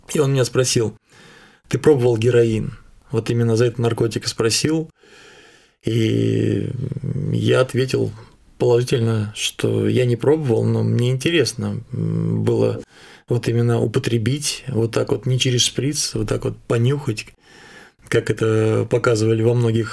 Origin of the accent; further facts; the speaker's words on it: Zubtsov, Tver Oblast, Russia; born there; Я родился в Тверской области, это небольшой провинциальный город Зубцов, на берегу Волги стоит очень красивый город, старый город. Родился в семье обычных тружеников, в простой семье.